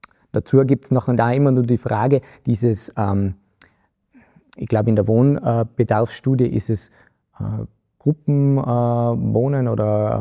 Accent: Schwarzau, Lower Austria, Austria; so wie es jetzt auch bei uns in meiner Heimatgemeinde in Schwarzau war

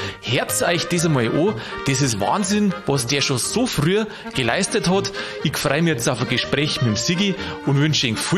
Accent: Bavaria, Germany; Und da kann jetzt ich als Niederbayer sagen

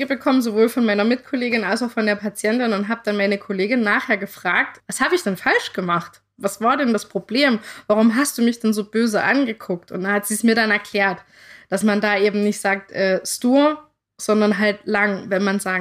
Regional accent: Germany; moved away; Wir als Deutsche

